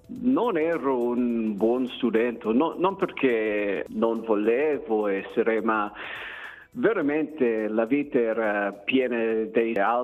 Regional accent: Australia; Italian is a second language; per me sono australiano e non ho famiglia italiana

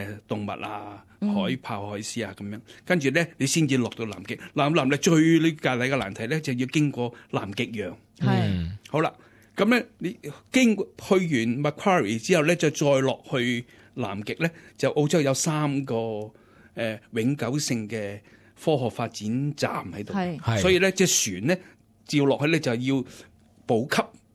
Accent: Hong Kong; 我由細細個喺香港咧

